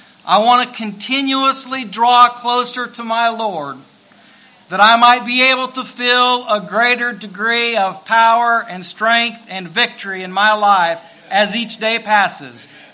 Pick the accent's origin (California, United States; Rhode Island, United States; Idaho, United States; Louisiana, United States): Louisiana, United States; I'm from Louisiana, and my testimony this morning is I'm on the winning side.